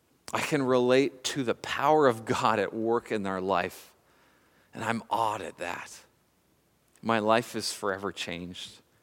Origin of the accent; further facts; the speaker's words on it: Nanaimo, British Columbia, Canada; in port in my hometown of Nanaimo